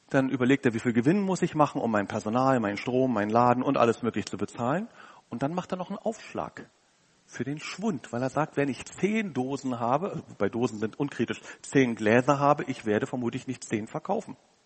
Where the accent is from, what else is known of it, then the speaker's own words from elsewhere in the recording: Berlin, Germany; Und da komme ich, arrogante Sau aus Berlin, angerannt und denke über sie schlecht.